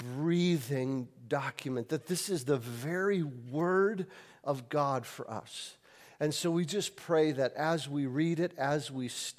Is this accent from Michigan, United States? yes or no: yes; Lansing, Michigan, United States; Like, we love Lansing because we live in Lansing. But if I go anywhere else and I mention I'm from Lansing, they're like, yeah, whatever.